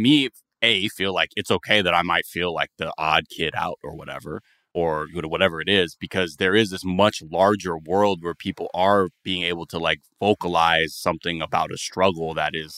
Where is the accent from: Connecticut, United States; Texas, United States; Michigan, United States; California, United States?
California, United States; being biracial and growing up in the San Fernando Valley